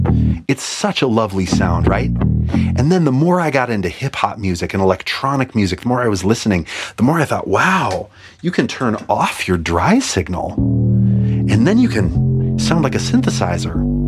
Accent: Montana, United States; moved away; I grew up in Montana. And when I left Montana, I've never felt more Montanan.

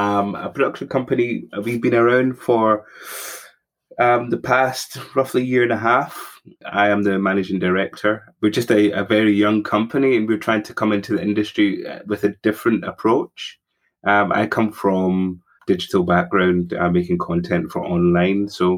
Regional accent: Scotland, United Kingdom; growing up in Scotland, I did receive racism, and, you know, there was a lack of identity on my part.

